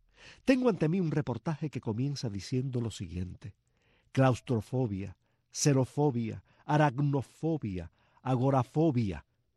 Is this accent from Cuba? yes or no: yes; Cuba; No somos pocos los cubanos